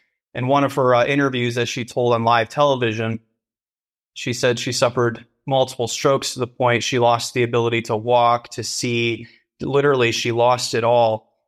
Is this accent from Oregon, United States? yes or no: no; Fremont, Michigan, United States; There was a news outlet in my hometown of Fremont, Michigan, that had heard about it.